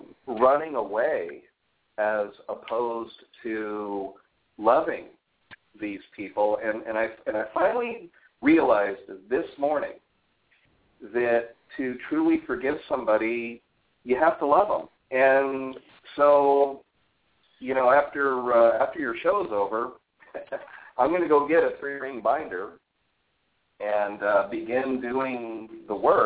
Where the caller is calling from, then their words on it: Phoenix, Arizona, United States; Phoenix, Arizona.